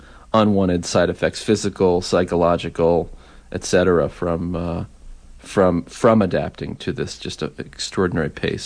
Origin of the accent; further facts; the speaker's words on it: New York, United States; I come from New York, and, you know, they're just struggling to get people, you know, to read and all those basic things.